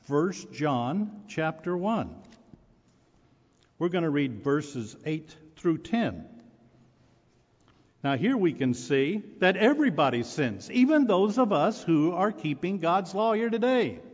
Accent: Arkansas, United States; I'm from Arkansas, so I can say this.

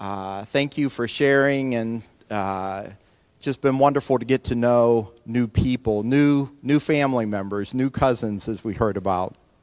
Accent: the South, United States; I'm from the South

